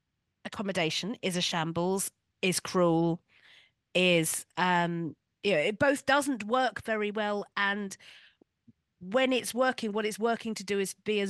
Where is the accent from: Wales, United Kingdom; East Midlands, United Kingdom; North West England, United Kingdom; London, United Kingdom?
London, United Kingdom; I grew up in Stamford Hill, where I lived, neighbour on my left, Muslim family, neighbour on my right, Orthodox Jewish family.